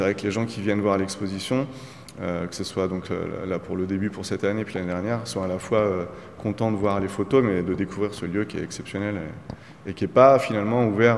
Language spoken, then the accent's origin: French; La Roche-sur-Yon, Pays de la Loire, France; J'ai grandi à La Roche-sur-Yon, mais mes parents ont tout le temps eu un pied-à-terre sur l'île, donc en fait, depuis que je suis né, je suis là très très très souvent.